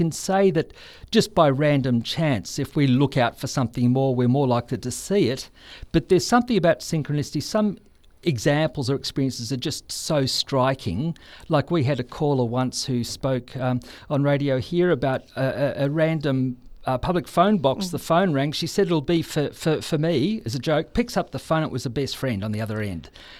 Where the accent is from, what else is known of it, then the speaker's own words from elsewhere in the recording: Geelong, Victoria, Australia; And we said, "We're from Australia, we're from Geelong."